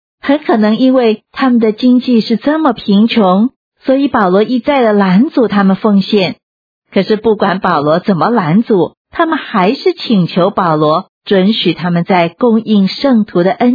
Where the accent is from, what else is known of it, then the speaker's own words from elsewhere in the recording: China; 意思就是他们穷到真的什么也没有，就像我们中国人说的一穷二白。